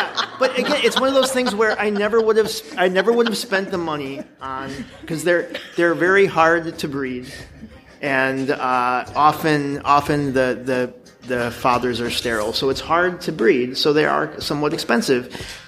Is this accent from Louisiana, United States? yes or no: no; Minnesota, United States; In my home state of Minnesota, you can have Savannah.